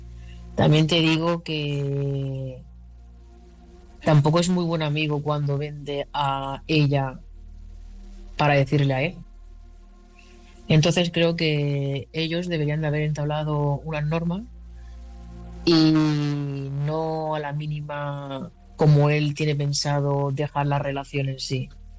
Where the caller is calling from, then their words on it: Barcelona, Catalonia, Spain; de Barcelona